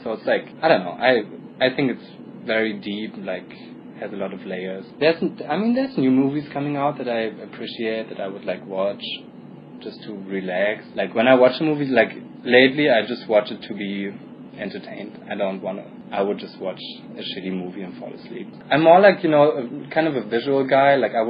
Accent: Germany; Like growing up in Germany, we had like a lot of movies from America

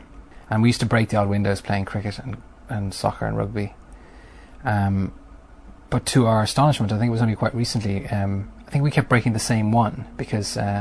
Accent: Dublin, Leinster, Ireland; I was born and brought up in Dublin and went to school there. Was away for a short while in the States just before coming back to university, and I've been here ever since.

